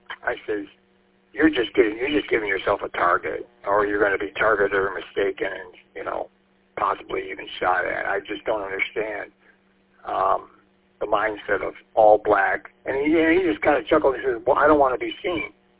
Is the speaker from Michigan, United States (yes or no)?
yes; St. Clair Shores, Michigan, United States; there was a police officer in my hometown of St. Clair Shores who just did not like me for whatever reason.